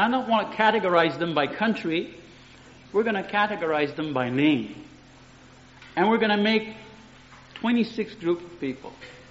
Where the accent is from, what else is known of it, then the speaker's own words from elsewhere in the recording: Quebec, Canada; But I'm from Quebec, but still.